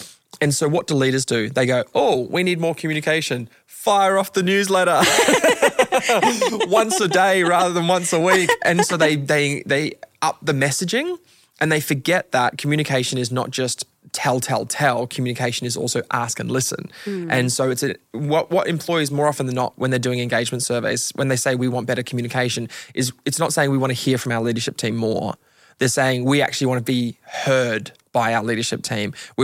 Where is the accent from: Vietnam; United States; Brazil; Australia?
Australia; Queensland; So I grew up in Queensland, and in Queensland, we lose demerit points when you get fined.